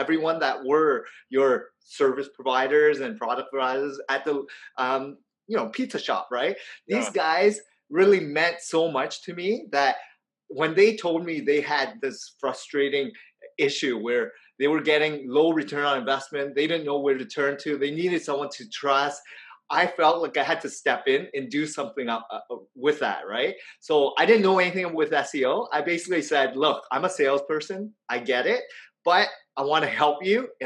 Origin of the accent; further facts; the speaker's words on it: Toronto, Ontario, Canada; born there; My parents actually left the Vietnam War, and I was born in Toronto, Canada. So I was a fourth child of immigrant family who fled the country. And basically, we resided in Canada